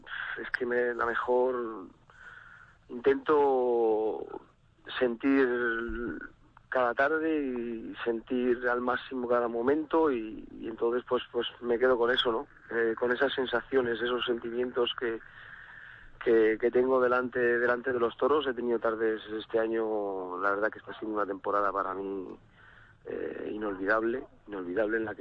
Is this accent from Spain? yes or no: yes; Logroño, La Rioja, Spain; una feria tan importante y a la vez, pues, una feria de mi tierra